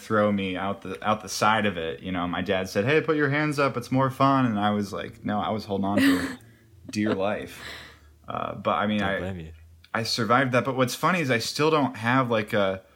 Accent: Denver, Colorado, United States; I'm from Denver, Colorado, originally.

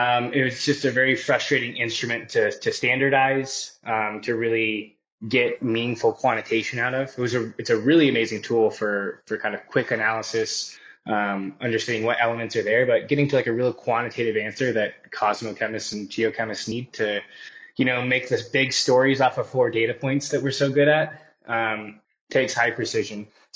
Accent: Florida, United States; growing up in Florida with the shuttle launches

